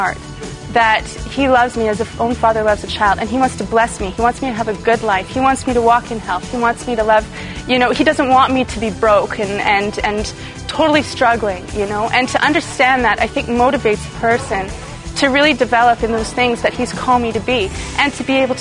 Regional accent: Winnipeg, Manitoba, Canada; I am from Winnipeg, Manitoba, up in Canada, so it's a ways away.

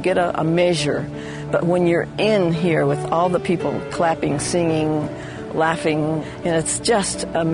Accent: Boise, Idaho, United States; I'm from Boise, Idaho.

